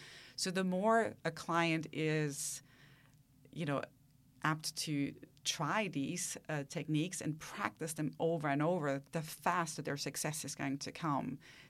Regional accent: Austria; I mean, I come from Austria.

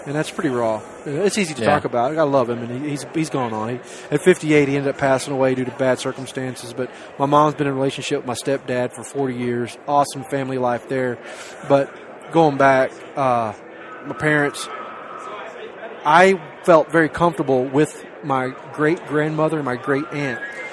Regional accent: Longview, Texas, United States; I was born in Longview, Texas, 1970. My mom and dad were in high school together, and I think they were very young, man.

